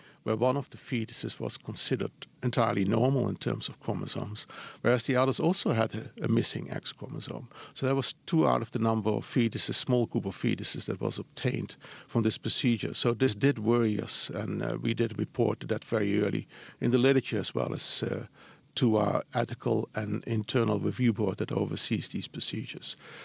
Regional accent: Netherlands; English is a second language; I'm from the Netherlands. Can't get rid of that accent.

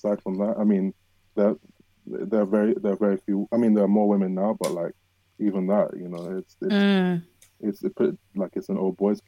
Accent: London, United Kingdom; I'm from South London

